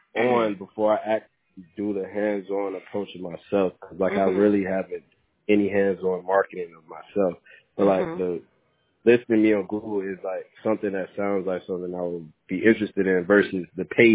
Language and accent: English; Jacksonville, Florida, United States; now in Savannah, United States; Because I'm from Jacksonville. I went to school at Savannah, Georgia, so I graduated, and, I'm in the middle of moving back.